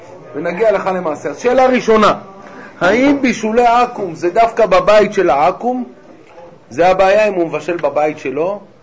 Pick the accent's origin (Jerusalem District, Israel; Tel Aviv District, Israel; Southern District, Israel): Jerusalem District, Israel; Jerusalem; הכשרויות בהרבה שכונות בירושלים היו צ'לבלה, ולאחרונה, שכונות שאני גדלתי בהן, שכונות המכונות מעורבות